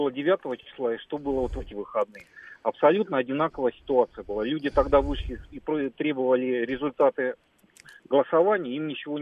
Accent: Belarus; Я из Беларуси.

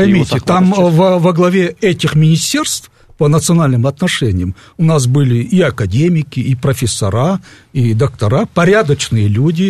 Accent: Siberia, Russia; born there; В 49-м году я родился в Сибири в ссылке, где оказались мои родители.

